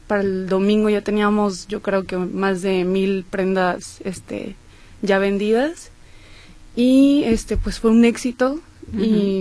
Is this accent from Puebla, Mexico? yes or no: no; Jalisco, Mexico; yo pues soy muy fan de Jalisco, uh-huh. de donde somos.